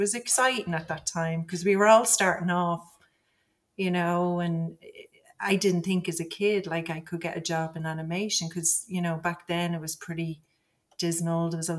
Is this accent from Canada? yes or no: no; Ireland; I'm from Ireland, the old sod.